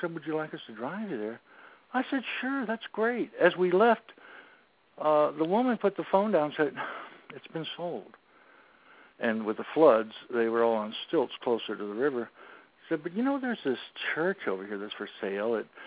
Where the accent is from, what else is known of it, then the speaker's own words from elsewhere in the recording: Missouri, United States; because I grew up in West St. Louis County when there weren't many houses there, I loved the woods, the trees, horses, and fishing and things